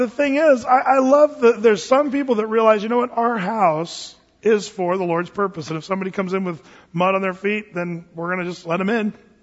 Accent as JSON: {"language": "English", "region": "Oregon", "country": "United States", "tie": "born or raised there", "said": "I grew up in Southern Oregon, and that wasn't as much of a rule."}